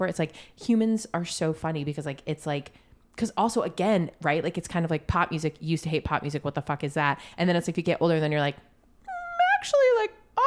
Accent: Galway, New York, United States; I grew up in Galway, which is like Hickville, but like Queensbury is a little more, it's more suburb.

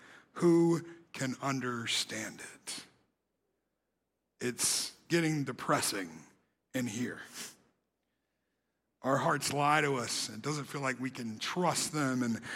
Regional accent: Gaston, South Carolina, United States; And the image of that makes me think of my life growing up in Gaston, South Carolina. I was like a little redneck who didn't know nothing.

